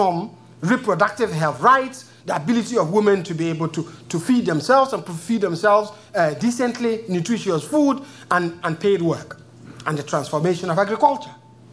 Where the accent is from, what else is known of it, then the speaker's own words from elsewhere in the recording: Kenya; I'm coming from Kenya, and our constitutional debate is being held hostage around a debate on a very carefully formulated, you know, exceptionalist clause on safe abortion.